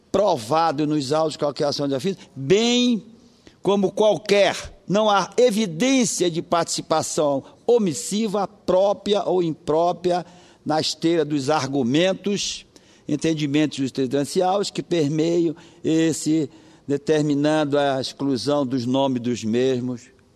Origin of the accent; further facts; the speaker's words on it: Salvaterra, Pará, Brazil; Vim de uma família pobre. Vim do Marajó. Meus pais eram taberneiros, pobres